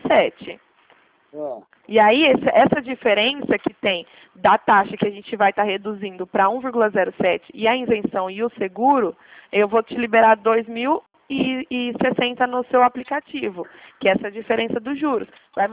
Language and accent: Portuguese; Ribeirão Preto, São Paulo, Brazil; Eu sou de Ribeirão Preto.